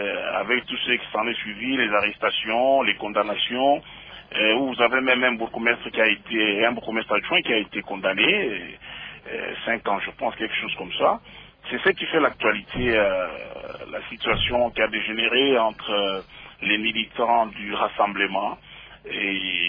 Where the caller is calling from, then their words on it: Lubumbashi, Haut-Katanga, DR Congo; Ah, l'actualité chez nous à Lubumbashi